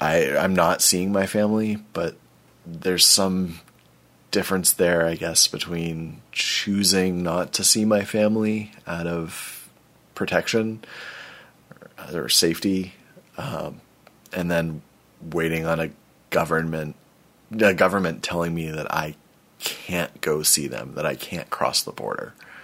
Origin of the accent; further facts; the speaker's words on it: United States; I'm an American citizen, but my mom, stepfather, brother, and sister are all Canadian.